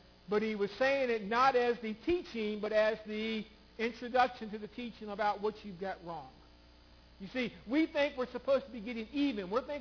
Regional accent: United States; I was raised in America, the home of the free, the land of the brave. I've been here for 52 years

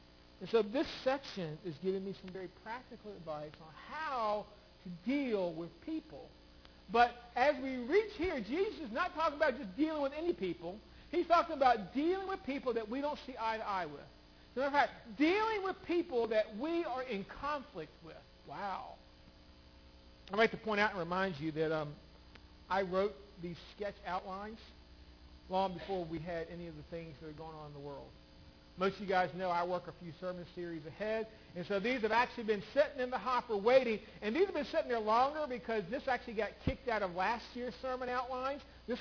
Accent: United States; I was raised in America, the home of the free, the land of the brave. I've been here for 52 years

